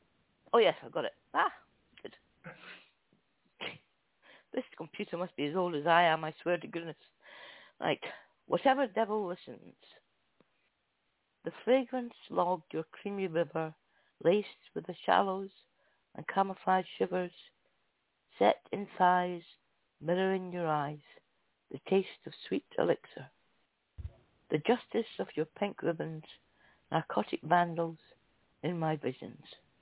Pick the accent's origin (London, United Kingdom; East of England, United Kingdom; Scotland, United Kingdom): Scotland, United Kingdom; accent: Scottish; I can't help bringing in a Scot sometimes. I'm terrible, sorry. It's my off the accent.